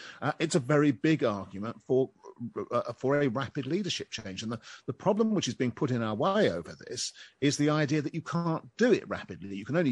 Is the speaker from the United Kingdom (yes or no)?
yes; United Kingdom; not just because I'm a Brit.